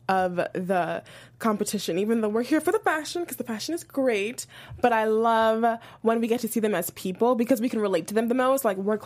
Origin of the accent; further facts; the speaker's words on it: Prince George's County, Maryland, United States; Well, thankfully for me, I grew up in the DMV area. I'm from Maryland, PG County, so right outside D.C.